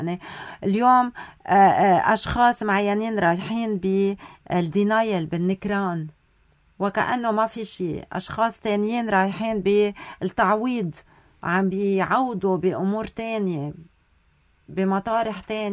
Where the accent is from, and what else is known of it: Lebanon